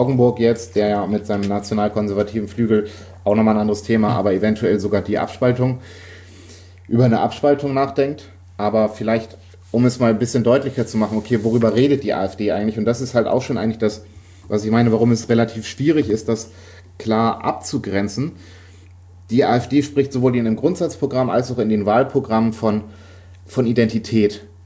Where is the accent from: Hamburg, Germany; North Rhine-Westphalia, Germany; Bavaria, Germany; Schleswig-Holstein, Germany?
Bavaria, Germany; Ich bin Franke.